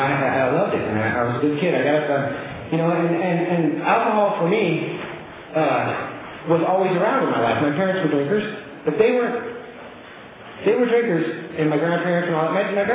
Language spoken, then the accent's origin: English; Camarillo, California, United States; I was born in Camarillo, or Paso Robles, California. I grew up in Camarillo, down south, with my best friend Jeff down here.